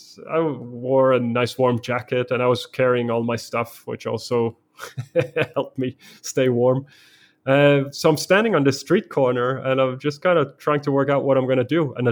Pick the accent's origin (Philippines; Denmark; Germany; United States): Denmark; I'm from Denmark.